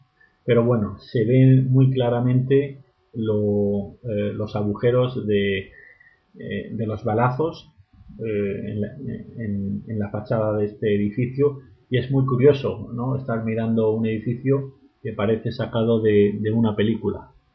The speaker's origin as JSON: {"language": "Spanish", "town": "Murcia", "region": "Region of Murcia", "country": "Spain", "said": "Yo siendo de Murcia, la verdad que todo lo que sea salir de mi tierra, pues evidentemente es verde."}